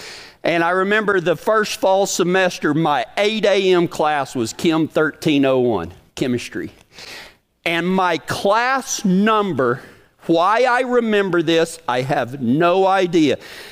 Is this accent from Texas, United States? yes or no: yes; Big Lake, Texas, United States; town cowboy kid from Big Lake, Texas, Texas Tech was, there was more people at Tech than there was in my hometown.